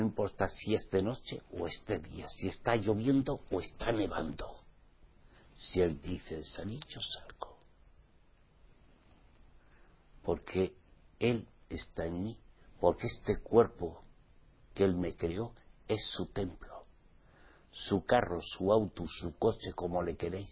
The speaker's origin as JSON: {"language": "Spanish", "region": "Basque Country", "country": "Spain", "said": "Como vasco que soy"}